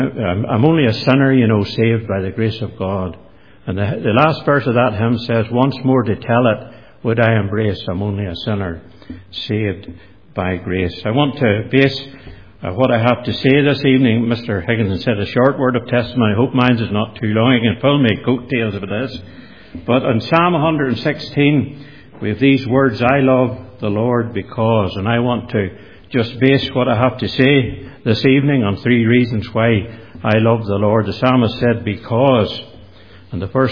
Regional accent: Northern Ireland, United Kingdom; I was about 3 years of age when we went there. I was born near Bushmills. And as a family, we moved to the Creamery Road.

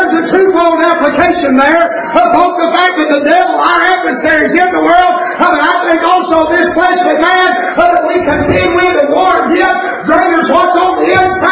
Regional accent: the South, United States; That word sift, which we all know, we grew up in the South.

